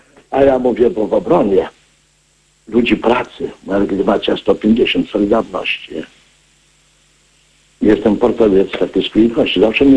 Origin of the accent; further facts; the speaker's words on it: Ciechocinek, Kuyavian-Pomeranian Voivodeship, Poland; born there; w Ciechocinie, ja się urodziłem, to jest niedaleko Torunia, tam jest parafia świętej Małgorzaty